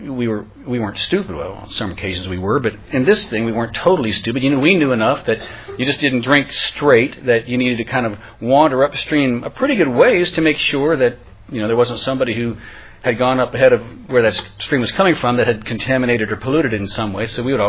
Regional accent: Parkersburg, West Virginia, United States; When I was a kid, we did a lot of hiking out in the foothills of the Appalachians near my hometown of Parkersburg.

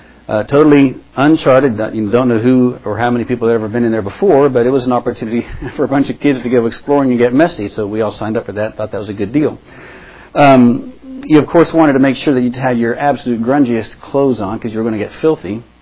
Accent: West Virginia, United States; there were a lot of those back in my home state of West Virginia.

